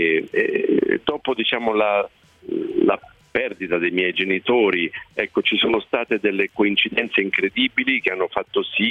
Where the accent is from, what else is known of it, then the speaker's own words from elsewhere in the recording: Ascoli Piceno, Marche, Italy; born there; also born or lived in Milan / Bari / Padua; Sono nato ad Ascoli Piceno, sono di origine napoletana, però ho vissuto a Milano, a Bari, a Padova, in tanti posti diversi